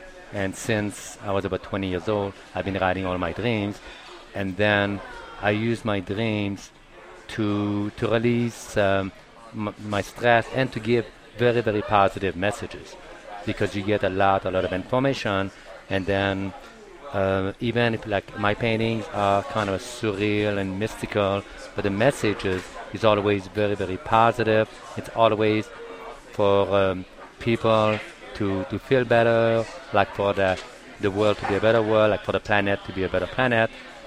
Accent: Los Angeles, California, United States; And I'm from Los Angeles. I went to Los Angeles when I was 19 years old to go to UCLA.

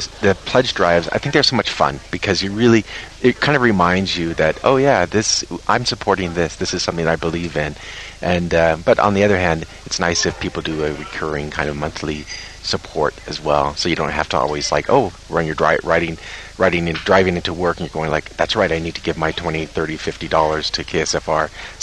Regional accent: Alaska, United States; growing up in Alaska, of course, I have a very different kind of view of bears

